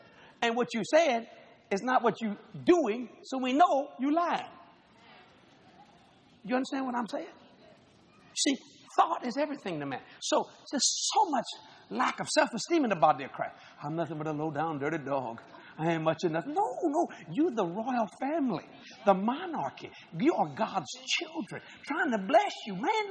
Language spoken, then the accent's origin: English; Louisiana, United States; But actually, I'm a Cajun.